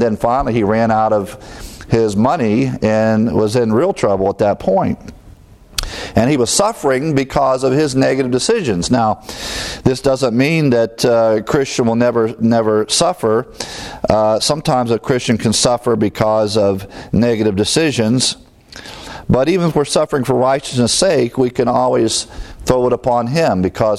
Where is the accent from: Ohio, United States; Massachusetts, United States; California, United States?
Ohio, United States; You know, I'm amazed growing up in Ohio in all the cold weather and then watching the birds come out.